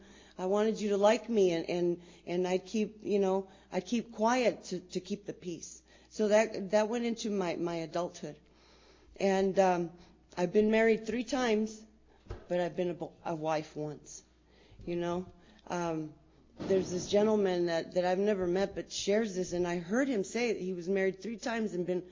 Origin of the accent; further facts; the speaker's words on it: Yuma, Arizona, United States; I'm an addict. I'm from Yuma. I was born and raised there. I'm the youngest of six kids.